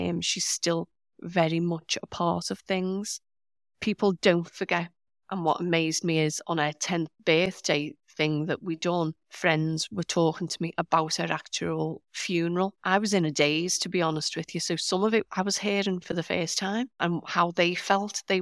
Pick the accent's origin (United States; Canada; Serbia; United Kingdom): United Kingdom; Liverpool, North West England; being typical Scouser, it sort of grew arms and legs a little bit.